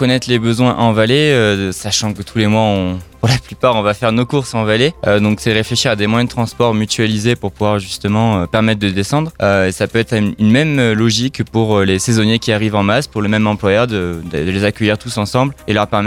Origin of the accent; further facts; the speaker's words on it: Marseille, Provence-Alpes-Côte d'Azur, France; born there; Du tout, je suis né à Marseille et puis je me suis totalement voué à la montagne